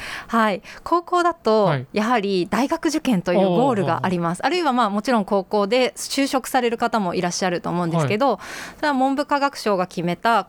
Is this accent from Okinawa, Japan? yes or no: no; Funabashi, Chiba, Japan; now in Takasaki, Japan; 出身は千葉県の船橋市です。